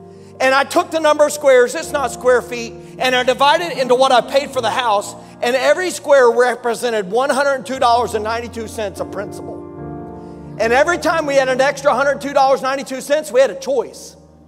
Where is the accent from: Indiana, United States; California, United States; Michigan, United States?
Indiana, United States; I grew up in Indiana, and in the wintertime, it's frozen ground.